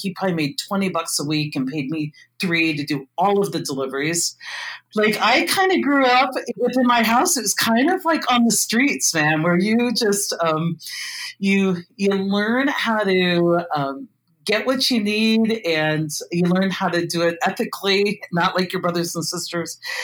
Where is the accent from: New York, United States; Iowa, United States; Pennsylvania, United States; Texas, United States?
Iowa, United States; I grew up in a very small town in Iowa, about 800 people.